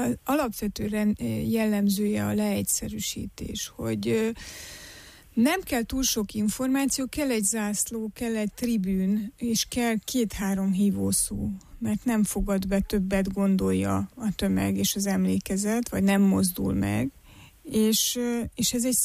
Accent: Harghita, Romania; mondjuk én gyergyói vagyok, tehát a lokálpatrióta az folyamatosan beszél belőlem

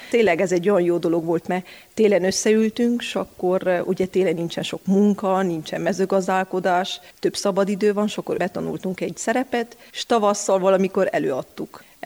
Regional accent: Sfântu Gheorghe, Covasna, Romania; Én Szentgyörgyi születésű vagyok, ott nevelkedtem egészen 12 éves koromig, de valahogy Keresztvár ott, ahol lakunk az erdő alatt, gyökereim vannak itt

